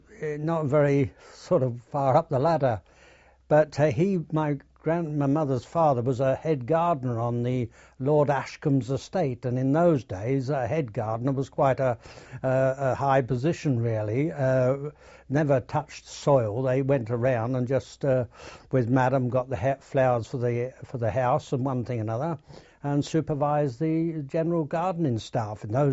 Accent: New Eltham, London, United Kingdom; born there; I was born in New Eltham, which was southeast 9 of London. And I was born on the 15th of December, 1926.

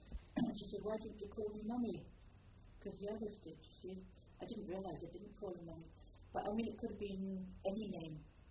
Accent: Letchworth, East of England, United Kingdom; also born or lived in London; I was born in Hackney in London, and a year later, here I was up in Letchworth

